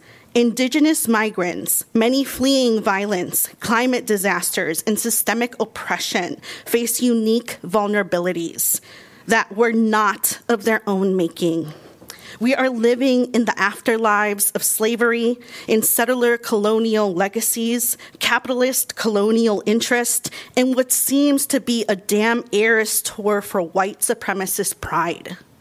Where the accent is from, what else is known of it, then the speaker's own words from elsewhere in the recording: Iowa City, Iowa, United States; I'm from Iowa City.